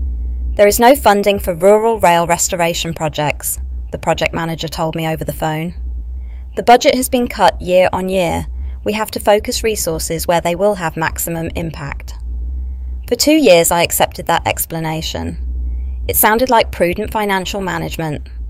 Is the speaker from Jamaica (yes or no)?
no; Saffron Walden, East of England, United Kingdom; Growing up in Saffron Walden, I watched my dad come home from the railway depot every evening with stories about the trains that used to run through our villages